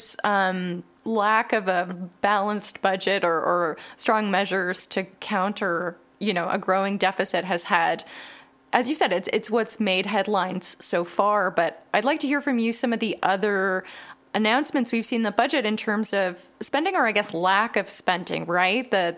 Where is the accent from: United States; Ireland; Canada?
Canada; Ontario; I'm from Ontario, and you know, back there